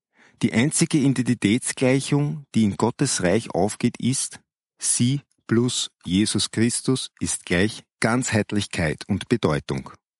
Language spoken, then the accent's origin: German; United States; Also, ich bin Amerikaner.